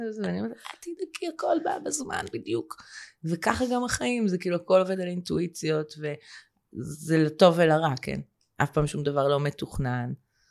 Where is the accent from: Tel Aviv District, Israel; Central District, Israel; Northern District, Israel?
Tel Aviv District, Israel; Tel Aviv; אני גדלתי בתל אביב